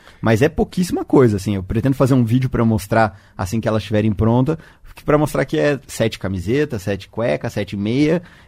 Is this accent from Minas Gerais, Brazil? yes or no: no; Cascavel, Paraná, Brazil; Eu vou sair para São Paulo no dia 14, aqui de Cascavel.